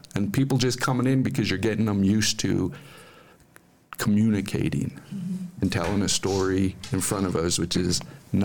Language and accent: English; Alamosa, Colorado, United States; So it's an interesting perspective to reintroduce myself and have my hometown reintroduce itself to me after 30 some years and not really paying attention too much.